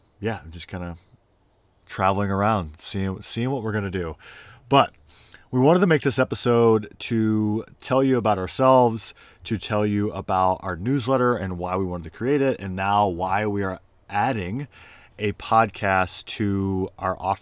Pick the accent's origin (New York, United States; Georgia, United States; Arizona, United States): Georgia, United States; also born or lived in North Carolina / Virginia / San Diego; I grew up in Georgia, spent some time in the Marine Corps, through North Carolina and Virginia, and then a year in San Diego.